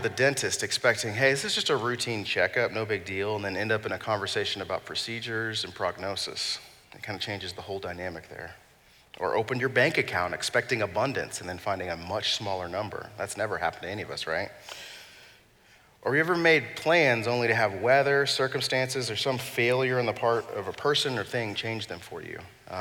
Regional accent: Dallas, Texas, United States; This was especially poignant for me when I grew up in Dallas.

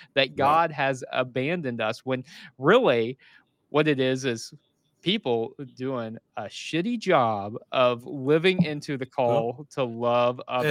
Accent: Missouri, United States; Like, I'm from Missouri, and a doofus is that's like a loving insult we use in Missouri

